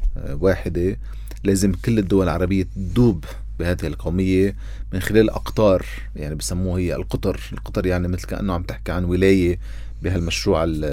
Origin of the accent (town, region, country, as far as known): Lebanon